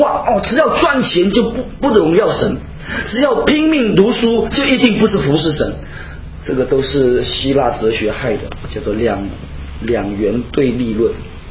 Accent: China; 我们中国人有一个特点，非常好斗，跑到哪里都斗。

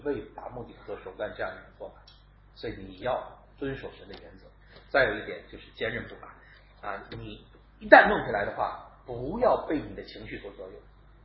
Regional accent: China; 就是我们中国人或者很多情况下是不愿意协助别人

